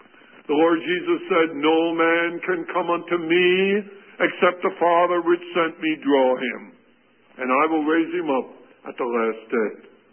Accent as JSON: {"language": "English", "country": "United States", "said": "I'm an American. You're an American."}